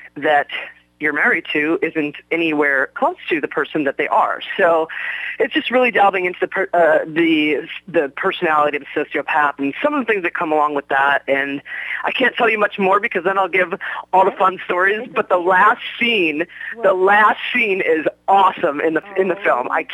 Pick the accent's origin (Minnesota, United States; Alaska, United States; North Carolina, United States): Minnesota, United States; Yes, I am. I'm originally from Minnesota, and I want to put money back into the pockets of Minnesotans